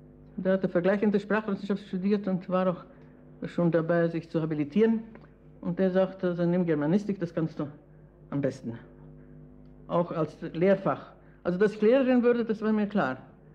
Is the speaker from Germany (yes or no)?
no; Riga, Latvia; Ich bin in Riga zur Schule gegangen, an der ganz interessanten Schule.